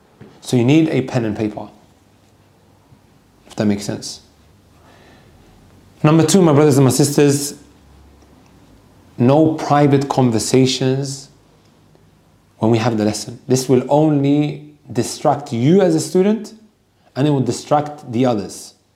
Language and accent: English; Netherlands; now in United Kingdom; I was not born in the UK, I was born in the Netherlands. I grew up watching Cartoon Network and Nickelodeon.